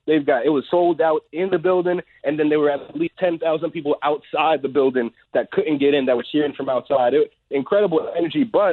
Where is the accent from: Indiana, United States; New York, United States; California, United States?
New York, United States; Brooklyn; it's the Brooklyn Nets. Put some respect on my hometown.